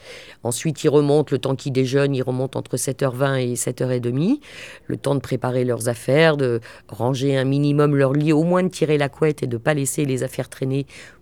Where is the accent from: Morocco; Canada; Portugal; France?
France; Nantes, Pays de la Loire; alors que je ne suis pas originaire de la région, moi je suis nantaise d'origine avec de la famille poitevine et vendéenne